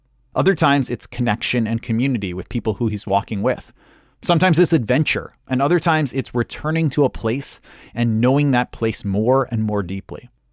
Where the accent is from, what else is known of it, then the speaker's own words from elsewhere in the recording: New York City, New York, United States; Now, I grew up in a family of walkers. Partly that's because I grew up in New York City, so if we wanted to go somewhere, we were walking or we were taking public transportation.